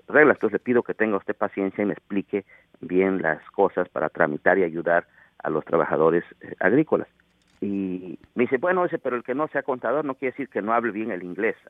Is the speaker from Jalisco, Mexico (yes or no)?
no; Oaxaca, Mexico; Le digo, yo soy de Oaxaca.